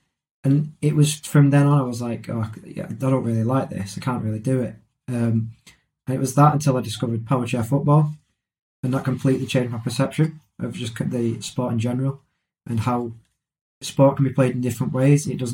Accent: Manchester, North West England, United Kingdom; I'm from Manchester, and I've got SMA type 3.

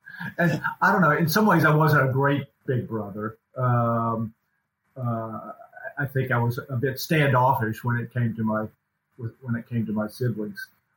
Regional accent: North Carolina, United States; born there; I was born in North Carolina, which is on the East Coast of the United States. I was born in a small town that is kind of considered Appalachia, if you will. It's up in the mountains of North Carolina in the western part of the state.

